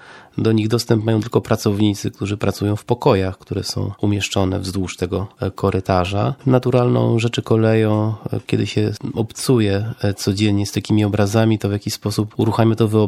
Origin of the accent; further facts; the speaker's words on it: Warsaw, Masovian Voivodeship, Poland; no ja mieszkam w Warszawie od urodzenia